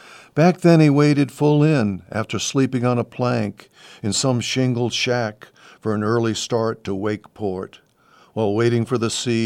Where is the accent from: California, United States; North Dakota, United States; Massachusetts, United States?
Massachusetts, United States; Cape Cod; I just did a memoir about my life growing up on the Cape, and Pokey is very much part of our life and experience there.